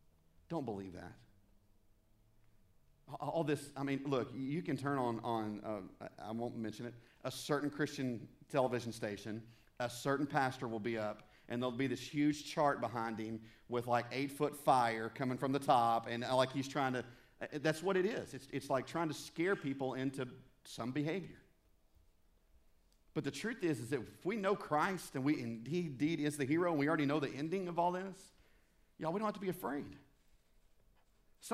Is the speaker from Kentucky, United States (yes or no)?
no; Arkansas, United States; I'm from South Arkansas, right? From Central, just Arkansas in general.